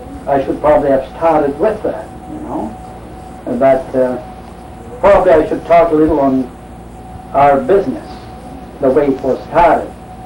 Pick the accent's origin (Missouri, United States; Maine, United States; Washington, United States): Maine, United States; Grand Isle; born there; And I was born in Grand Isle, and I've been here in Van Buren since 1918 when we came down here.